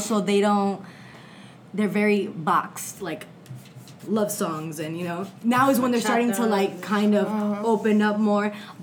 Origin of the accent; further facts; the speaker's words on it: United States; I am American, like. I talk English. The music I listen to is English, although I definitely listen to Spanish music.